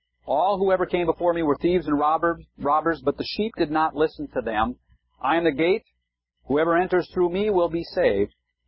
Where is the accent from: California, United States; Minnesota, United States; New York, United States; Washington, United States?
Minnesota, United States; Cohasset; I grew up in Cohasset, Minnesota, about 5 miles away, and we moved to the middle school in the seventh grade.